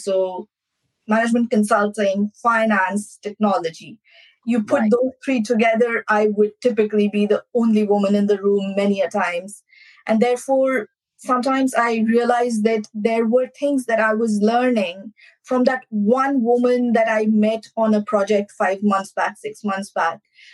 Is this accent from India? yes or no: yes; India; I was born and raised in India.